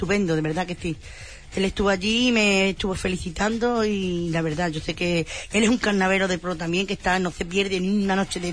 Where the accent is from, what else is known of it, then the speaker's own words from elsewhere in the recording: Huelva, Andalusia, Spain; de Huelva.